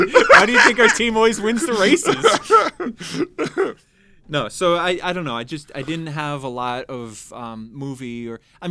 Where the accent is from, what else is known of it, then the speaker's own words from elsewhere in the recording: Brooklyn, New York, United States; And I grew up in Brooklyn, and I was talking about the little drugstore that I, you know, would play this game in.